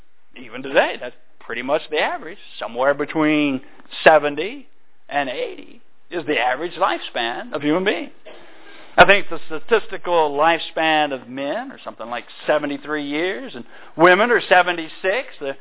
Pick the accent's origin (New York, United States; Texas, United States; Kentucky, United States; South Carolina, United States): Kentucky, United States; Louisville; Oh, yeah, I grew up in Louisville. And then right after I got out of high school, I learned the truth, obeyed the gospel.